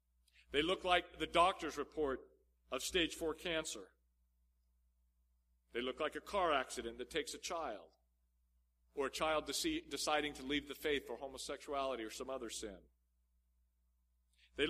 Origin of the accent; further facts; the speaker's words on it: Nevada, United States; I grew up in Nevada, not far from Virginia City, and there were mine shafts all over the place.